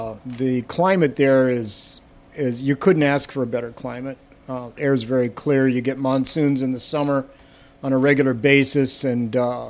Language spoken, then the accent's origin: English; Spencer, Iowa, United States; moved away as an adult; also born or lived in Sioux City; now in Omaha, United States; I was originally, I was born in Sioux City, and then, you know, we moved to Spencer, and then I moved to Omaha after school.